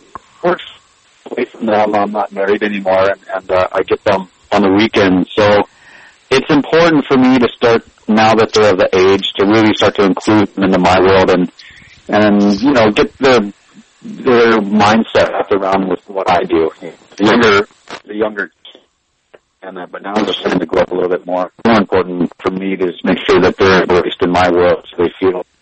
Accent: Columbus, Ohio, United States; also born or lived in Colorado Springs, United States; I grew up in Columbus. I grew outside of Columbus.

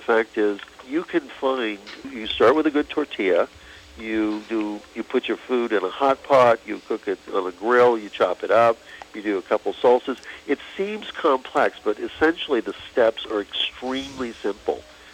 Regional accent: New England, United States; I come from New England, so I had to put a lobster one in.

